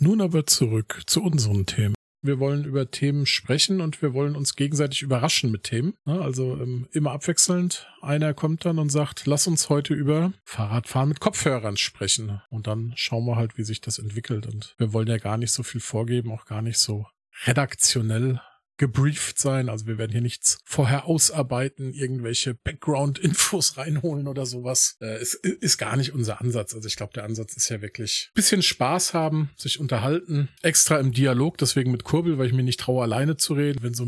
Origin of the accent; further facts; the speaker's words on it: Hesse, Germany; ich bin ja aus dem Rhein-Main-Gebiet, ich höre kein Radio da.